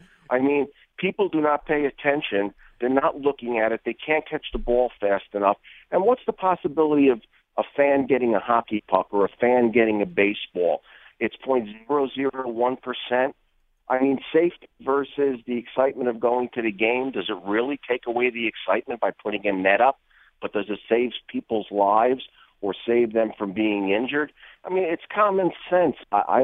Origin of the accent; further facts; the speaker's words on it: New Jersey, United States; 64 years old. I'm a transplant from New Jersey